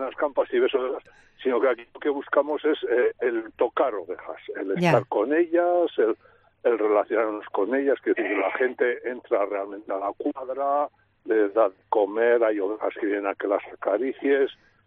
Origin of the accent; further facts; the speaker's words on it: Bilbao, Basque Country, Spain; nosotros también somos urbanitas, quiero decir que nosotros aquí aparecimos, somos de Bilbo, y aquí aparecimos hace como 17 años.